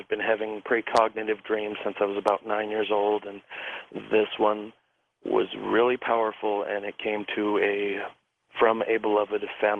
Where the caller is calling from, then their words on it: Pueblo, Colorado, United States; I am calling from Little Steel City, also known as … in Pueblo.